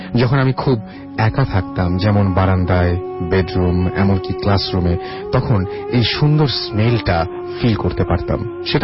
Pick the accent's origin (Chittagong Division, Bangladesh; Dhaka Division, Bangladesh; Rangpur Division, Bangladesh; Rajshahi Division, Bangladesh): Chittagong Division, Bangladesh; Chittagong; আমার জন্ম চিটাগাংয়ে এবং 2009 সেখানেই এসএসসি কমপ্লিট করেছি আমি, এবং আমরা কতদিন আমরা কোনোদিন আমাদের ভিলেজ অর্থাৎ বরিশালে যাইনি।